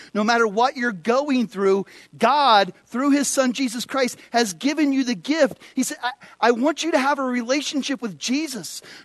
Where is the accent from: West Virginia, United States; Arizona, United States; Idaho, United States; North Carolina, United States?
Arizona, United States; Phoenix; I grew up in Phoenix, Arizona. And unfortunately, I saw a lot of rattlesnakes.